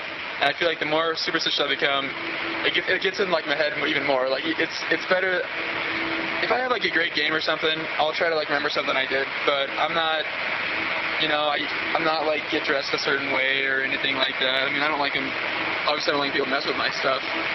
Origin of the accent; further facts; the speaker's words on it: Coeur d'Alene, Idaho, United States; I'm from Coeur d'Alene, and there's, like, a huge resort, kind of, like, it's a tourist town